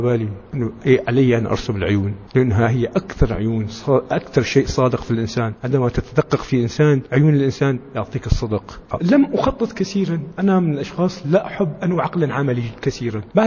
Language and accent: Arabic; Syria; يكفي أن تنظر في عيوننا نحن كسوريين مدى الألم اللي موجود في عيوننا